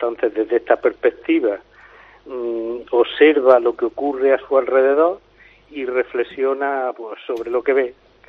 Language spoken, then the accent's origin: Spanish; Guadix, Andalusia, Spain; now in Málaga, Spain; Sí, de hecho yo vivo en Málaga, pero estoy vinculado a mi tierra, a mi pueblo, como no puede ser de otra forma. Y entonces la novela también se traduce, porque las vivencias personales del protagonista pues son recuerdos en los que se reconoce Guadix, ¿vale?